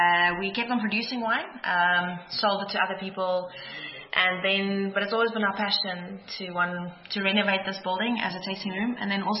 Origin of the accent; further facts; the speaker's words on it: Pretoria, Gauteng, South Africa; I grew up in Pretoria and always knew I wanted to go study Stellenbosch University.